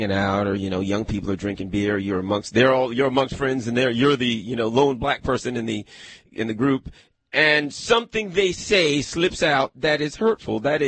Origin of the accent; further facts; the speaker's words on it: Maryland, United States; also born or lived in Pasadena / Glen Burnie; Yeah, Maryland, Anne Arundel County and Pasadena and Glen Burnie area.